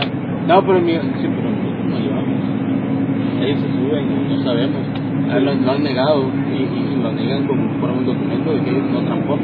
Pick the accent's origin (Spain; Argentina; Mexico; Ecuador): Mexico; Soy mexicano.